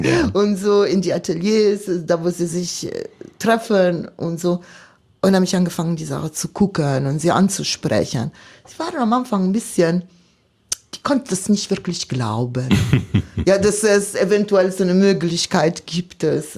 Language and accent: German; Milan, Lombardy, Italy; German is a second language; Ich bin Mailänderin, komme ich aus der Stadt Mailand. Seit Generationen sind wir Mailänder.